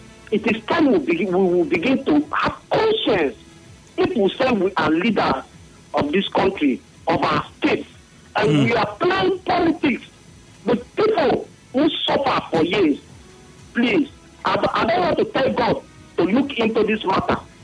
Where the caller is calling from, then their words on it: Bury, North West England, United Kingdom; I'm calling from Bury.